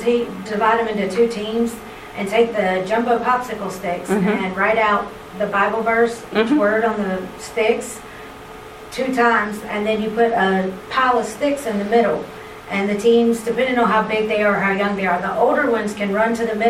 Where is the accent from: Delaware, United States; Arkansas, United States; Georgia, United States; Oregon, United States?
Georgia, United States; That's also why I'm from South Georgia. There's not a whole lot to do except for ride four-wheelers and shoot, so I'm really good at that.